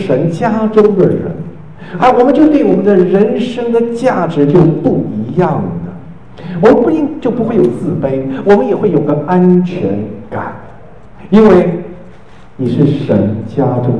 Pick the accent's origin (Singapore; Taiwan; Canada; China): China; Fujian; 那一个是湖南人，我们是福建人嘛